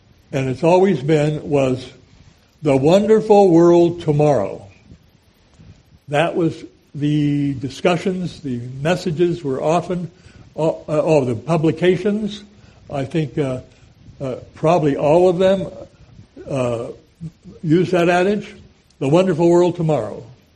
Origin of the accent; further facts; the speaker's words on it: United States; As an American, I often made the mistake of thinking that what was happening here is happening all over the world.